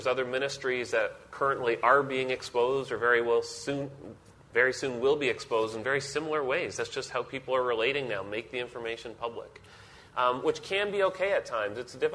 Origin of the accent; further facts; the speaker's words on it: Canada; I do that. So, as a Canadian.